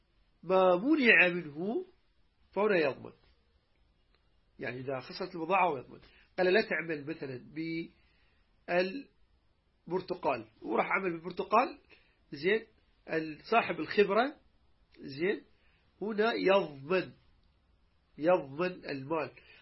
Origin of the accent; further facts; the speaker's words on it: Iraq; يعني هسه مثلا عندنا بالعراق عندنا الدينار، لكن الدولار يمشي